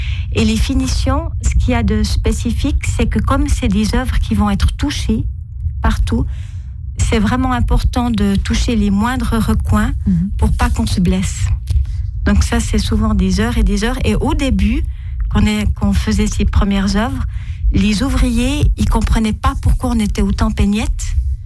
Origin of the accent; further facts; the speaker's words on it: Fribourg, Switzerland; Nos tout premiers clients, c'est des Fribourgeois, parce qu'on est Fribourgeois.